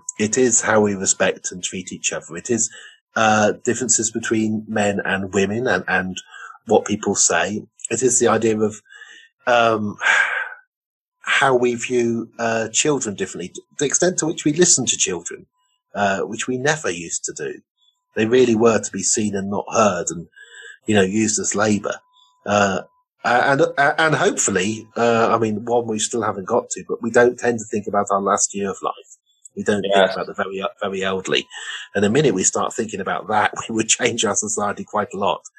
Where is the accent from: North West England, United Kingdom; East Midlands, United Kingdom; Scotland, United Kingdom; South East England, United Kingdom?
South East England, United Kingdom; Oxford; Yorkshire, where my family came from, people used to weave in cottages, and then the looms came along. I grew up in Oxford.